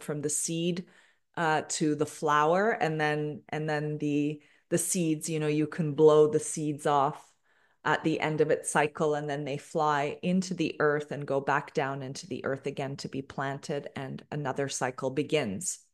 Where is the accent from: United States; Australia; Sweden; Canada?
Canada; Toronto, Ontario; Let's think of the climate and country that I was born and raised in Canada, Toronto, Ontario. It's freezing cold, right?